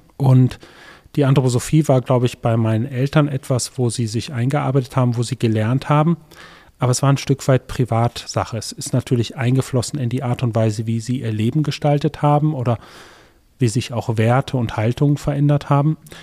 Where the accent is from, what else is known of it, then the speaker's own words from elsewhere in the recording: North Rhine-Westphalia, Germany; born there; Ich bin im Ruhrgebiet geboren